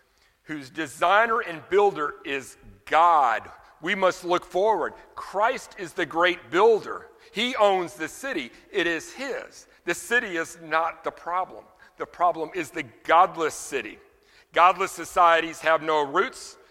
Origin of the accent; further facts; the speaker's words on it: New Orleans, Louisiana, United States; You know, I'm from New Orleans, so often we go to New Orleans